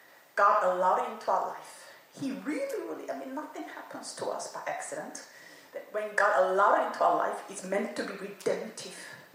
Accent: South Korea; accent: Korean; It's my ancient Korean accent. I can never get rid of it.

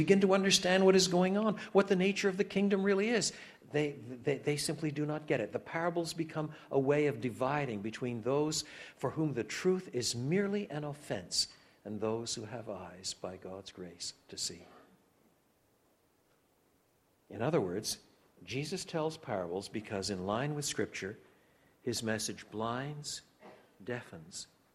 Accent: Canada; born there; By birth, I'm Canadian.

